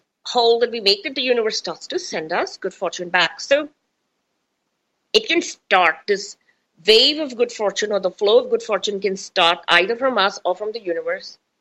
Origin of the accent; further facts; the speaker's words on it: India; I mean, I grew up in India